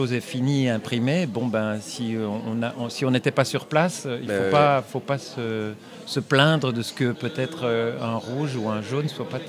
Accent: Brussels, Belgium; Il y a évidemment la partie francophone, d'où on pourrait dire que je viens, puisque je suis bruxellois d'origine

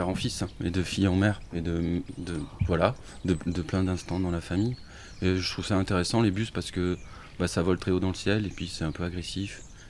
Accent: Villefranche-de-Rouergue, Occitanie, France; Eh ben, je viens de Villefranche-de-Rouergue, je suis né là-bas, et puis je suis parti dans plein d'endroits, et je me suis réinstallé à Villefranche-de-Rouergue.

